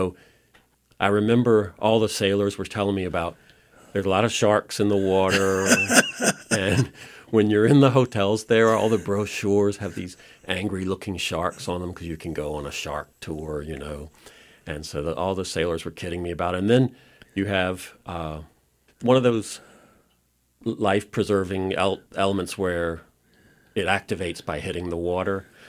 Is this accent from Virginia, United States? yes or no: yes; Suffolk, Virginia, United States; I grew up in Suffolk, Virginia.